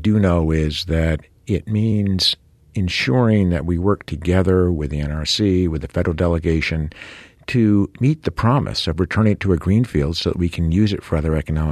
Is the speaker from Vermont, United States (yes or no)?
yes; Vermont, United States; I was born and raised in Windham County. I've lived there all of my life, and I raised my kids there.